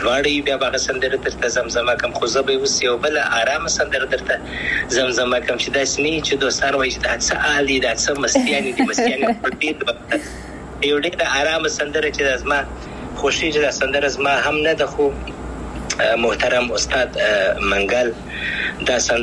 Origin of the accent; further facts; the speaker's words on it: Afghanistan; زه افغان یم، ان شاء الله بیا به افغانستان تبلار سم